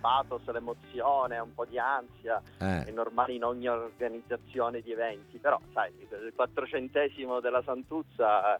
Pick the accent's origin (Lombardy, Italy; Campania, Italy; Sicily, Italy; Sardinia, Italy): Sicily, Italy; Palermo; a cercare di dare il mio contributo da palermitano